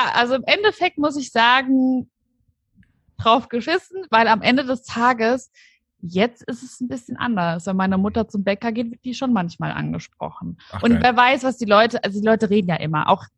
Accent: Bavaria, Germany; ich komme ja aus Unterfranken.

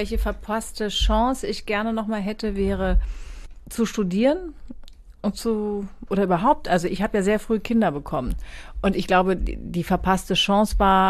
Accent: Schleswig-Holstein, Germany; born there; now in Hamburg, Germany; Ich bin ja gebürtige Schleswig-Holsteinerin.

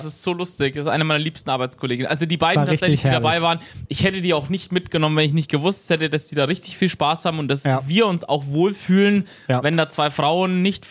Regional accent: Hamburg, Germany; weil ich stolz bin, Hamburger zu sein

